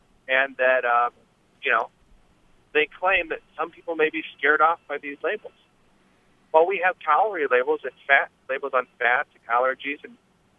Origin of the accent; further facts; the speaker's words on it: Iowa, United States; I'm from Iowa.